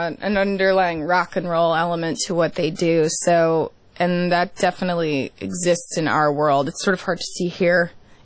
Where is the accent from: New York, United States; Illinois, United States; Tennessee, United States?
Tennessee, United States; Jackson; I grew up in between Memphis and Nashville. There was a lot of music going on between my hometown of Jackson, which was the home